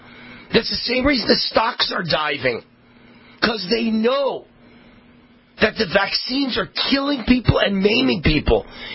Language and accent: English; Las Vegas, Nevada, United States; And this is going on in Las Vegas, my hometown and my flagship station here, AM 670.